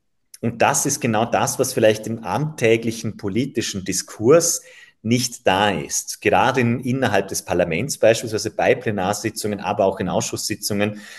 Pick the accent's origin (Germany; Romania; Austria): Austria; Mellau, Vorarlberg; Ich bin ja auch Gemeindevertreter in meiner Heimatgemeinde Mellau